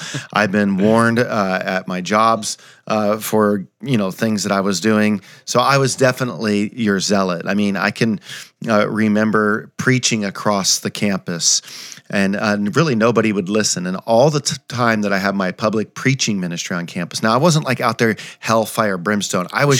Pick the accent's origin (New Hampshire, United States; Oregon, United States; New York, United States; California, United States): California, United States; now in Conway, United States; being a Californian, you know, here I am, a native Californian, I'm in Conway, Arkansas.